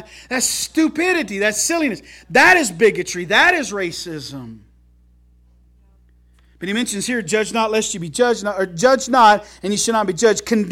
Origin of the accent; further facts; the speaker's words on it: Terre Haute, Indiana, United States; I said, I'm from Terre Haute.